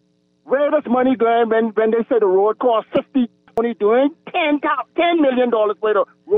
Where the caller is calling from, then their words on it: Freetown, Western Area, Sierra Leone; I'm from Camp Road.